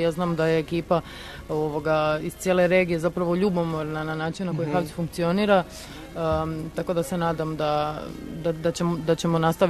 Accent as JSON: {"language": "Croatian", "country": "Croatia", "said": "jer sam došla iz Hrvatske, bila sam jedina iz istočne Europe i došla sam jedina bez agenta, bez ikoga"}